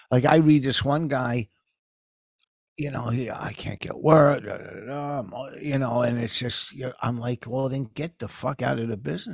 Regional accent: Pennsylvania, United States; Next week, next Friday, when I'm, so many people from my hometown are going to be there. So many people I grew up with.

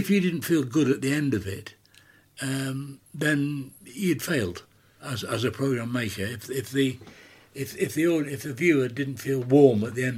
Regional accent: England, United Kingdom; So I said, "Well, I'm trying to explain that we're from England, and we'd like you to do a minute for Pat, your friend."

